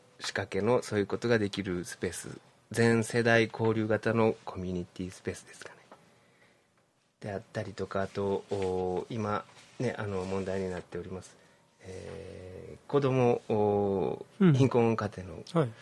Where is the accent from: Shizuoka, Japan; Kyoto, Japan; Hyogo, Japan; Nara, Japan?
Kyoto, Japan; そういうお店が結構地元、佐賀広沢の方出身なんですが、はいはい、京都でもあったもので、